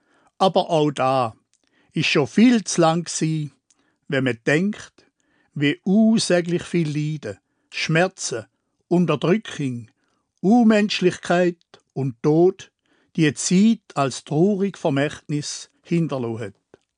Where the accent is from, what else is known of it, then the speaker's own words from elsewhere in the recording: Switzerland; So etwas hätte es jetzt aber bei uns in der Schweiz doch nicht gegeben.